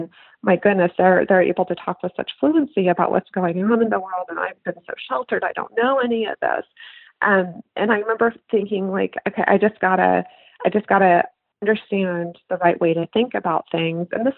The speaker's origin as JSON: {"language": "English", "region": "Nebraska", "country": "United States", "tie": "born or raised there", "said": "growing up in Nebraska, I went to a, you know, a public high school"}